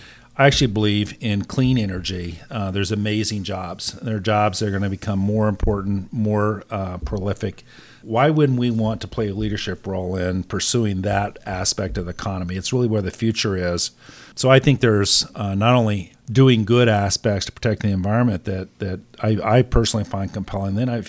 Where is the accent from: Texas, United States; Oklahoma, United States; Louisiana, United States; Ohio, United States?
Oklahoma, United States; You know, I grew up in Oklahoma, you know, and that's, you know, our current EPA leader is from that state.